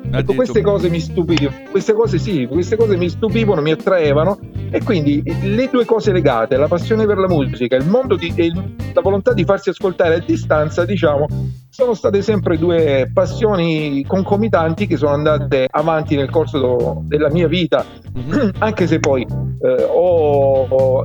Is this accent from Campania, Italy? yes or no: no; Brindisi, Apulia, Italy; Ti stavo dicendo che io sono di Brindisi, Sud Italia, Brindisi. Per cui una siamo città vicini, che si affaccia sul mare.